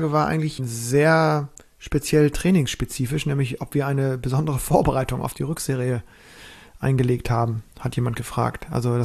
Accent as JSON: {"language": "German", "region": "Berlin", "country": "Germany", "said": "ich bin ja Berliner"}